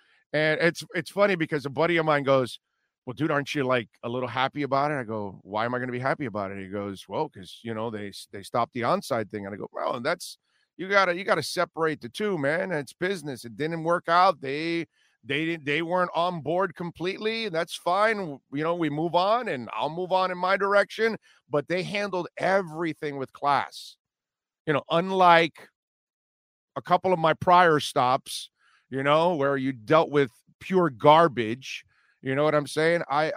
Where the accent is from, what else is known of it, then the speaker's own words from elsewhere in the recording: Hialeah, Florida, United States; also born or lived in Belle Glade; now in West Kendall, United States; I was born in Belgrade, Florida, in the far northwest corner of Palm Beach County. All right. Raised in Little Havana and Hialeah and now living in West Kendall. But I'm a South Florida guy, born and raised.